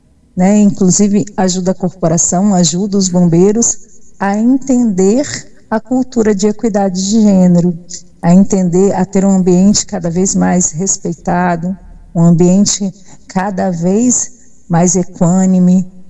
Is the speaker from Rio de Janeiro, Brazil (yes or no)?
no; Espírito Santo, Brazil; eu sempre sou capixaba, minha família é capixaba, e tive que sair, né, do nosso território, ir para Minas Gerais, um local que eu não conhecia ainda, e permanecer lá por 3 anos.